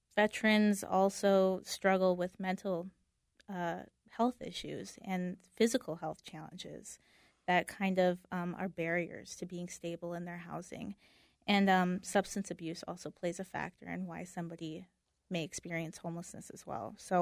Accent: Minneapolis, Minnesota, United States; I am born and raised in South Minneapolis.

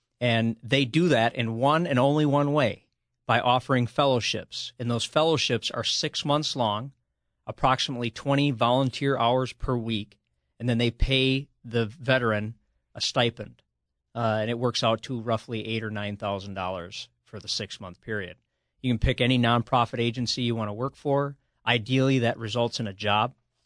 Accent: Minnesota, United States; You know, I'm from Minnesota.

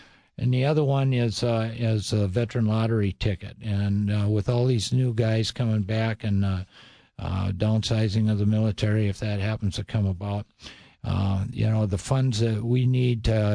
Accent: Granite Falls, United States; we lost one of our young men from Granite Falls, my hometown.

